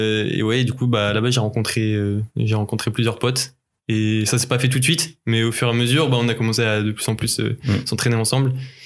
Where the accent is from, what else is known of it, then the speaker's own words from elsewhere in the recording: Rennes, Brittany, France; Et du coup, on est de Rennes